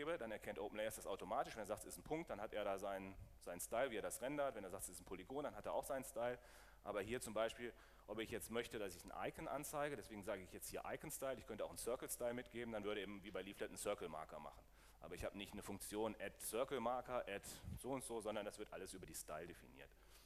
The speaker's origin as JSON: {"language": "German", "town": "Kassel", "region": "Hesse", "country": "Germany", "said": "das ist jetzt Kassel, also da, wo ich herkomme."}